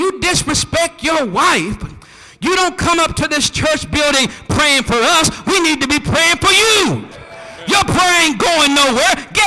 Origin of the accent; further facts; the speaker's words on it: Texas, United States; And I remember growing up in East Texas, I didn't like for folk to call me black with your black self.